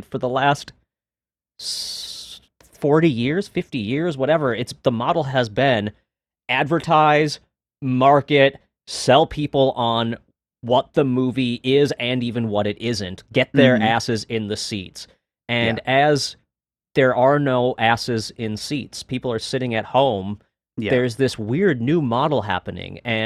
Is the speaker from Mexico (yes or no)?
no; Minneapolis, Minnesota, United States; I'm a filmmaker from Minneapolis, Minnesota.